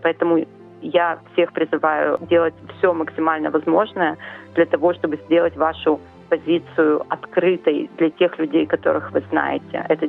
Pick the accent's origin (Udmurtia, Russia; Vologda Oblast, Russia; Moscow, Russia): Udmurtia, Russia; Izhevsk; moved away as an adult; now in Australia; я родом из Ижевска и живу в Австралии 15 лет.